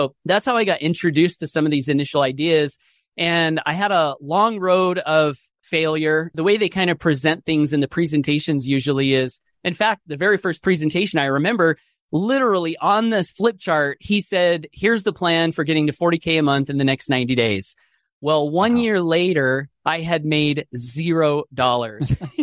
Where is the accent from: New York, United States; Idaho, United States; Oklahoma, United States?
Idaho, United States; I grew up here in Southeast Idaho, single parent family, wanted to be successful.